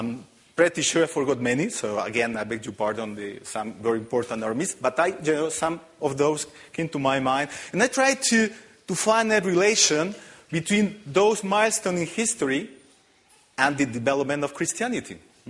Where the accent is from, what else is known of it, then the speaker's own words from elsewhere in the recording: Barcelona, Catalonia, Spain; English is a second language; So I'm from Spain, from Barcelona. I'm here with my wife, Anna, my two daughters, Judith and Eva.